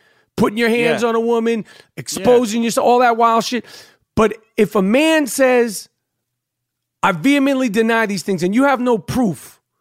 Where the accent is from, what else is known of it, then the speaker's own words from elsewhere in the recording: New York City, New York, United States; I grew up in New York City, man.